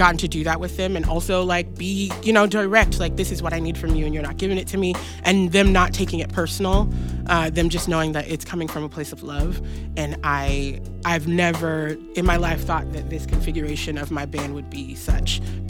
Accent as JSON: {"language": "English", "region": "Pacific Northwest", "country": "United States", "tie": "born or raised there", "also_born_or_lived": "the South", "said": "I mean, I'm from the Pacific Northwest. I was born in the South, but like I grew up here, and we're a different kind of breed, you know?"}